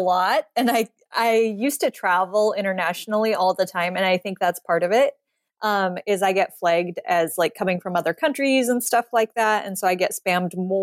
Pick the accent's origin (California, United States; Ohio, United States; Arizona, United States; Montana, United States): Montana, United States; But for me, I grew up in Montana. My family has a logging and excavating business.